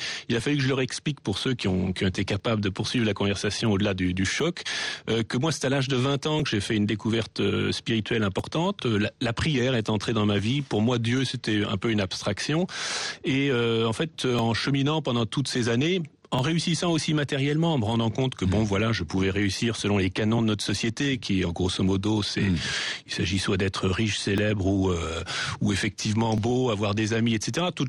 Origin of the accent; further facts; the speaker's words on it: Larchmont, New York, United States; also born or lived in France; Et moi, je suis né en France, mais j'ai passé mon enfance à New York, dans une banlieue qui s'appelle Larchmont, qui est très agréable, où ma grand-mère a vécu pratiquement toute sa vie.